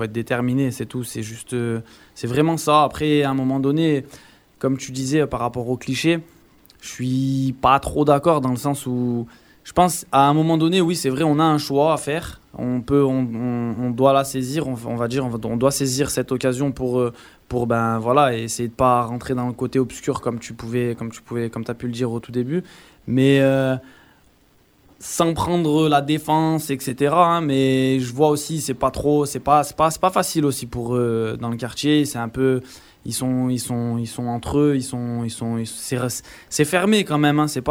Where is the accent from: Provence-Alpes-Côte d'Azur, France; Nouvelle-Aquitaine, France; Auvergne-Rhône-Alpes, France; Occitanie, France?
Auvergne-Rhône-Alpes, France; Échirolles; moved away as an adult; also born or lived in Switzerland; Je suis né à Échirol. J'ai grandi à Échirol. J'ai fait toutes mes classes sportives à Échirol. J'ai joué FC Échirol pendant des années. Et arrivé à 19 ans, je suis parti en Suisse pendant 9 ans. J'ai vécu 9 ans là-bas.